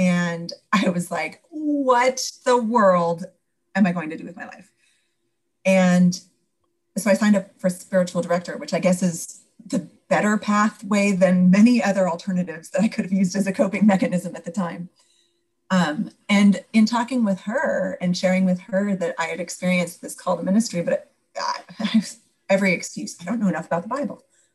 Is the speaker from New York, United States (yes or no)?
no; Pasadena, California, United States; I had never lived farther than 8 miles from the hospital in which I was born in Pasadena.